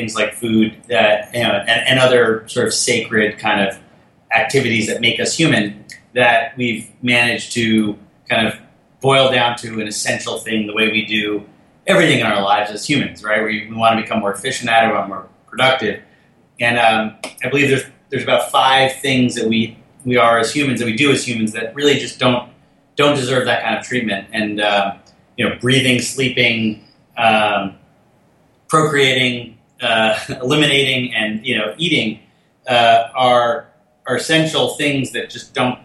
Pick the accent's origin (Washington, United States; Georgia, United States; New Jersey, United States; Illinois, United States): New Jersey, United States; Fort Lee; Parents were divorced. We grew up in Fort Lee, New Jersey.